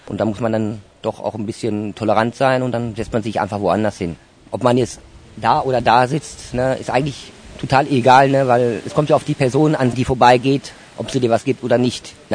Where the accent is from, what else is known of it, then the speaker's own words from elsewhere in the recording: Brakel, North Rhine-Westphalia, Germany; also born or lived in Soest; Ich bin in Soest geboren, die ist also mit dran. Dann ist meine Mutter und mein Vater dann irgendwann nach Brakel, Kreis Höxter gezogen.